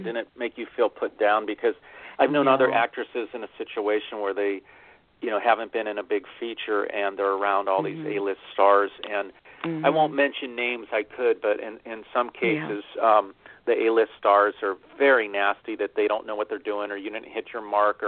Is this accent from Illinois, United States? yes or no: no; Pittsburgh, Pennsylvania, United States; I'm from Pittsburgh, Pennsylvania.